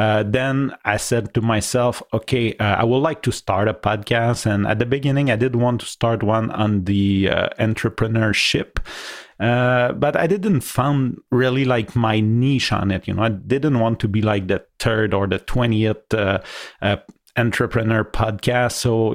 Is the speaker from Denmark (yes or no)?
no; Canada; accent: French-Canadian; first language French; English is a second language; So for those of you who don't know, I'm not an English speaker natively, so sorry if sometime I might have an accent or looking for my words.